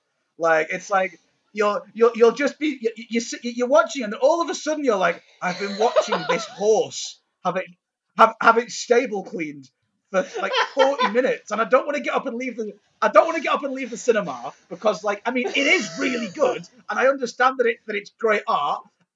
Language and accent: English; England, United Kingdom; I'm from the fucking south.